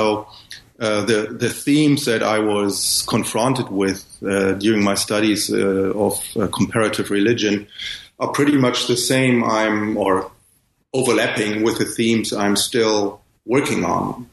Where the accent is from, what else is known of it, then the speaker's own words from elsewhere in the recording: Ghana; born there; I was born in Ghana, where my father worked as a missionary in the 60s